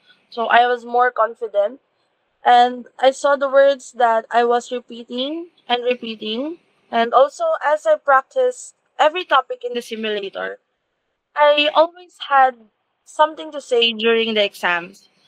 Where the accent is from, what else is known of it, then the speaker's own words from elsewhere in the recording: Manila, Metro Manila, Philippines; English is a second language; from Manila, Philippines